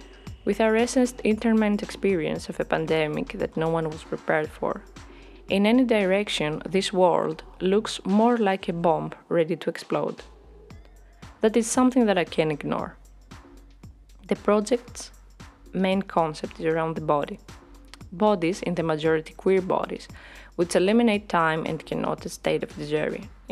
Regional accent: Athens, Attica, Greece; I was born and raised in Athens, close to the Acropolis.

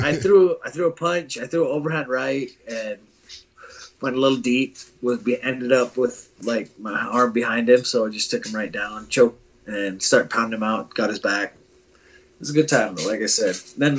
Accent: Pine Ridge, South Dakota, United States; Yeah, I grew up in Pine Ridge, South Dakota.

